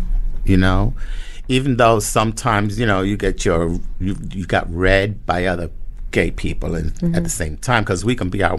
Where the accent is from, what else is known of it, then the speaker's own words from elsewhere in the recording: Red Hook, New York, United States; And growing up in Red Hook, you know, like